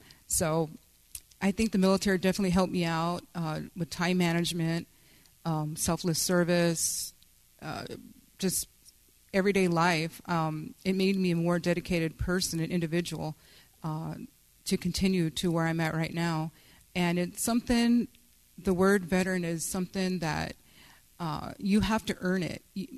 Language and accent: English; Texas, United States; I'm born and raised in South Texas, so it was difficult for me to leave home.